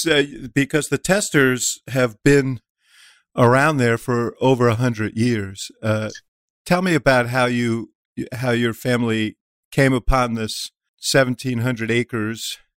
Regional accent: New York, United States; I'm from New York, man, so cut me a little slack here.

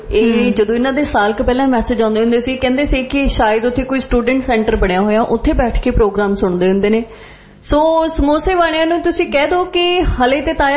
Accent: Punjab, India; ਮੈਂ ਖੁਦ ਮਾਲਵੇ ਤੋਂ ਆ।

